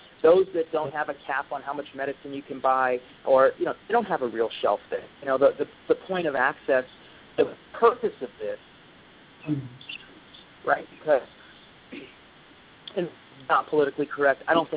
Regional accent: Scottsdale, Arizona, United States; born there; moved away; I was born there. I was born in Scottsdale, but I can't say I've lived there for a very long time.

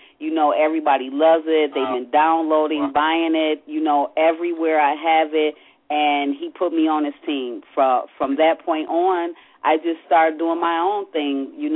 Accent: Niagara Falls, New York, United States; now in Atlanta, United States; I relocated from Niagara Falls, New York, to Atlanta, Georgia. But I've always, as a kid, you know, growing up in a very, very abusive foster home.

